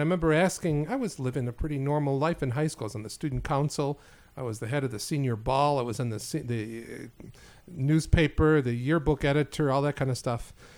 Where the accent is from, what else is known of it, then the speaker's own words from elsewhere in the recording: Rochester, New York, United States; now in Canada; No. I grew up in Rochester, grew up in an Italian Catholic family, went to grade school in Rochester, two different schools, grade school